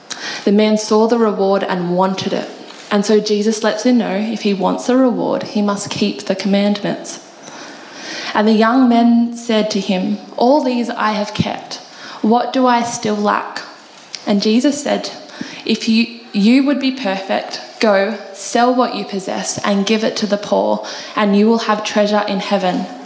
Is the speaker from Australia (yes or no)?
yes; Australia; accent: Australian; and I'm going to, with my very Aussie accent